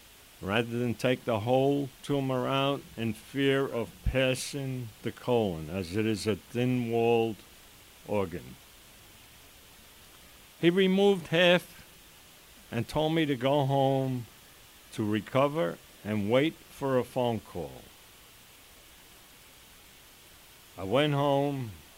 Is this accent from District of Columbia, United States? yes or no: no; Massapequa, New York, United States; I am from Massapequa, New York. My parish is St. William the Abbot in Seaford, New York.